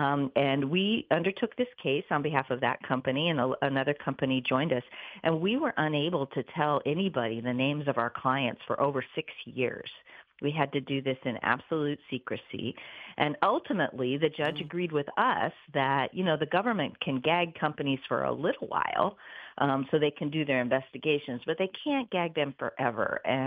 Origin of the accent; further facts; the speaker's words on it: Iowa, United States; So I'm from Iowa. So I'm a Midwest girl at heart.